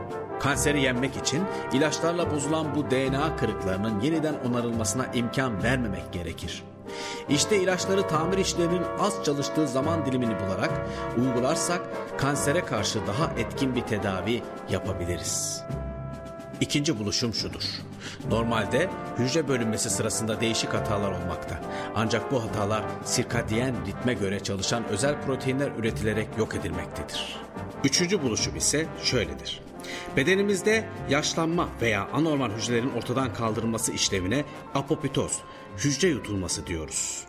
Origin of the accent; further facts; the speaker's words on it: Savur, Mardin, Turkey; doğup büyüdüğüm memleketime borcumu ödemek için doğduğum yer olan Savur'a yakın bir bölgede 2 yıl sağlık ocağı doktorluğu yaptım.